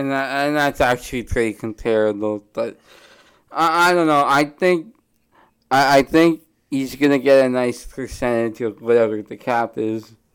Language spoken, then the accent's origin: English; Canada; That's how you can tell we're Canadian